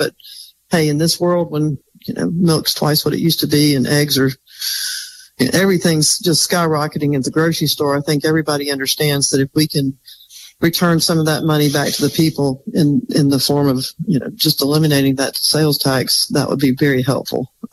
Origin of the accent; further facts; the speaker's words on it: Montgomery, Alabama, United States; because it's actually the neighborhood I grew up in here in Montgomery.